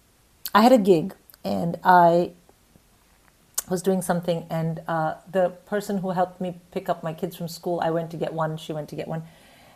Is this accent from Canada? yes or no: no; India; And I was from India. I was like, no, I will not have alcohol before I read you my essay.